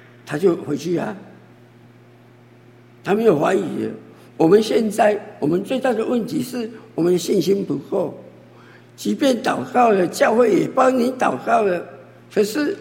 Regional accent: China; 尤其我们中国人的文化，大中华文化

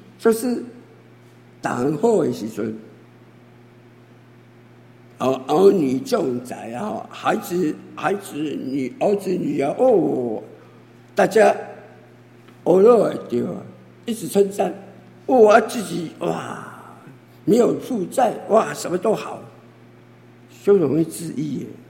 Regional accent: China; 尤其我们中国人的文化，大中华文化

